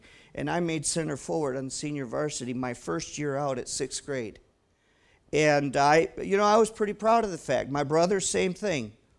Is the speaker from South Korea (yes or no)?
yes; South Korea; Growing up in South Korea, I was a soccer player.